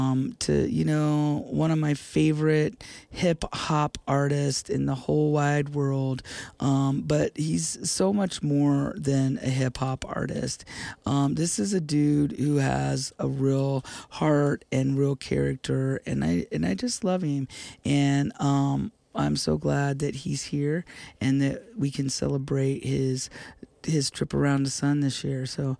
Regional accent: Indiana, United States; And Tina, all the way from my home state of Indiana, my high school buddy.

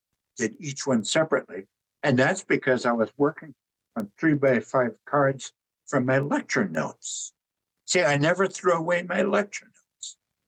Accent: Ely, Minnesota, United States; Laurentian shield pictographs, of which my growing up around Ely, they were all over the place.

